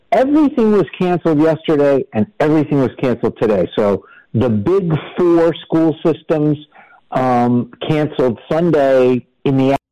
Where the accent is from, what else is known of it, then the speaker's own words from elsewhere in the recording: Miami, Florida, United States; Wait, I grew up in Miami.